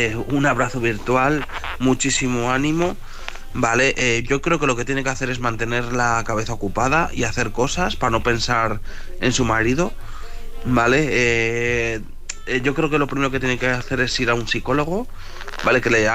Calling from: León, Castile and León, Spain

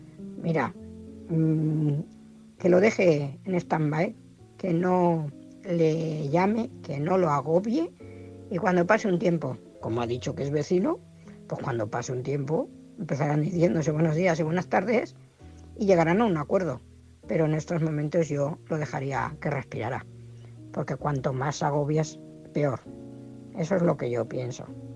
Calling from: Valencia, Valencian Community, Spain; de Valencia.

